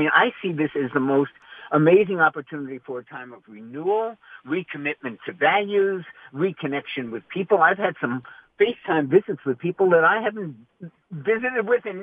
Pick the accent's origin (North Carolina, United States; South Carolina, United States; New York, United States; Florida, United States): New York, United States; New York City; I'm sorry. I'm a New Yorker. I lived there 50 years. I have the right to say.